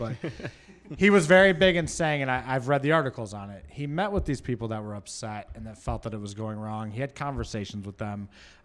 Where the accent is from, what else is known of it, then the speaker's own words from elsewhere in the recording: Michigan, United States; I'm from Michigan, and people just bought up blocks, right?